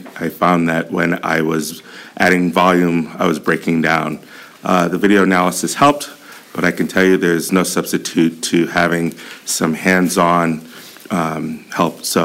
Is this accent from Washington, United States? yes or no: no; Meriden, Connecticut, United States; I am from Meriden, Connecticut. I'm 50 years old.